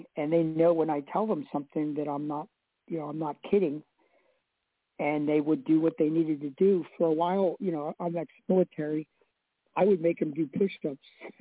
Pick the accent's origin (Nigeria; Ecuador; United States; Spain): Ecuador; Because we're from Ecuador.